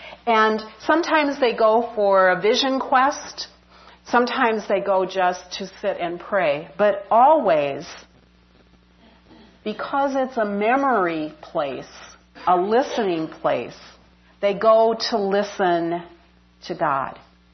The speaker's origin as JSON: {"language": "English", "region": "South Dakota", "country": "United States", "tie": "born or raised there", "accent": "South Dakota", "said": "I grew up in South Dakota, the home of, did you notice how I said that too? You got that accent, South Dakota."}